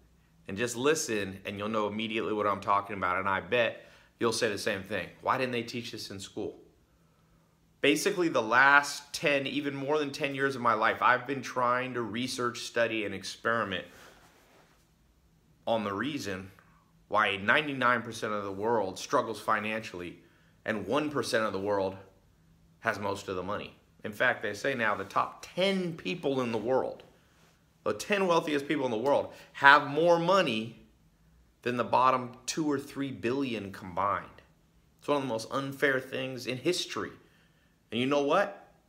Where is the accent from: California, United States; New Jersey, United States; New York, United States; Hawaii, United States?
California, United States; Long Beach; born there; I was born in Long Beach, California. I spent my teenage years in a mobile home.